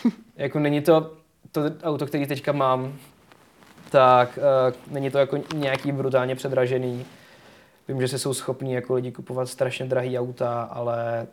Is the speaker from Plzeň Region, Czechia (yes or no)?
yes; Plzeň, Plzeň Region, Czechia; A já říkám, hele, víš, jako já jsem z Plzně a ty jsi z Prahy.